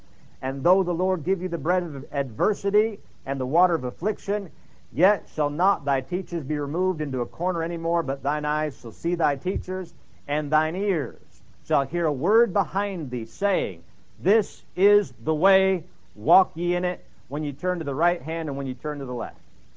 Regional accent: Illinois, United States; I grew up in Illinois, and after I got saved, about just a few months after I got saved, I went off to a Bible college in East Peoria, Illinois.

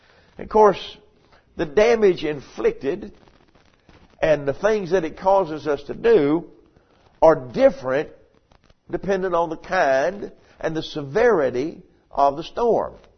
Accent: United States; I was born and raised over here on the Catawba River. We had a couple of houseboats growing up

